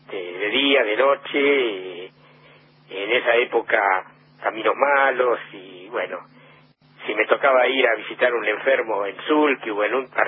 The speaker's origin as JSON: {"language": "Spanish", "region": "Buenos Aires", "country": "Argentina", "moved": "as an adult", "said": "De Buenos Aires, Buenos Aires."}